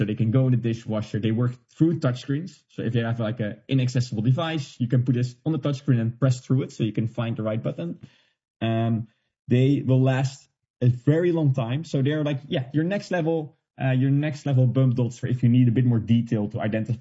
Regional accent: Netherlands; English is a second language; We're from Netherlands, and we're famous for being very direct.

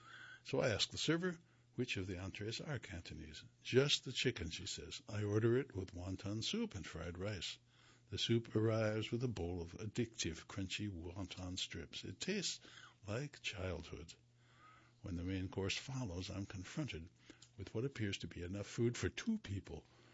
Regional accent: Durham, North Carolina, United States; I ate at Shanghai a lot growing up in Durham.

